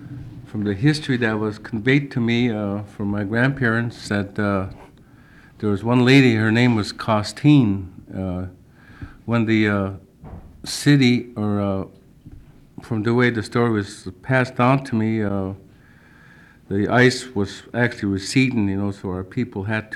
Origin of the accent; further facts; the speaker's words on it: Hoonah, Alaska, United States; I was born and raised in Hoonah and migrated between Hoonah and Excursion Inlet and Glacier Bay.